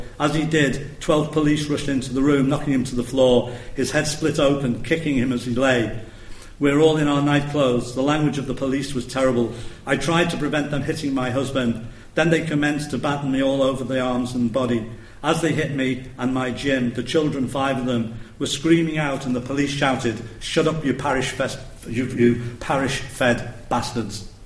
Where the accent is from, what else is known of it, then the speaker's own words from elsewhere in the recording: Liverpool, North West England, United Kingdom; I said, "I'm from Liverpool, and that should be enough for you to deduce the answer from."